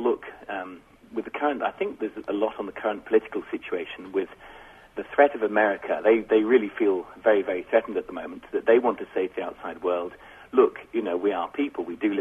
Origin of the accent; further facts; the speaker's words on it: England, United Kingdom; I grew up in England